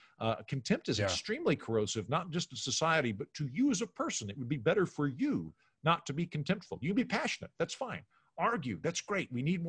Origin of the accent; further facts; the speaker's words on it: Oklahoma, United States; I grew up in Oklahoma. I grew up surrounded by cows, and my dad is a federal judge.